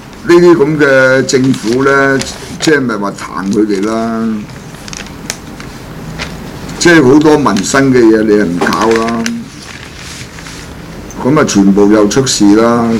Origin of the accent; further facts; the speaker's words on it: Hong Kong; 咁你共產黨你表現啲能力俾我哋香港人睇下先得㗎